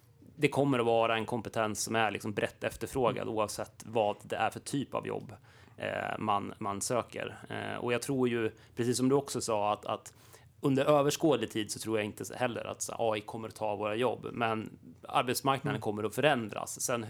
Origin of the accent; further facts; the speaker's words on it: Siljansnäs, Dalarna County, Sweden; Jag är ju född i Siljansnäs och uppvuxen i Siljansnäs och Leksand.